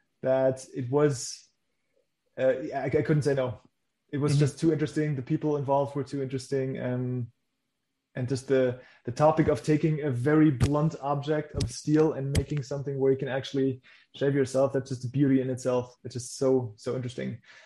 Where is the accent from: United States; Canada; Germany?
Germany; born there; English is a second language; my first language is not English. So I was born in Germany